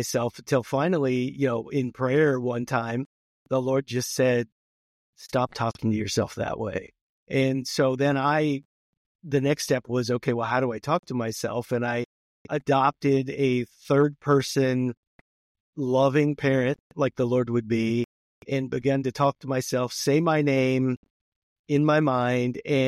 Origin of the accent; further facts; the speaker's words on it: California, United States; now in Kansas City, United States; I grew up in Southern California, along the coast, right near the Port of Los Angeles, great middle class to high income neighborhood, although we weren't high income.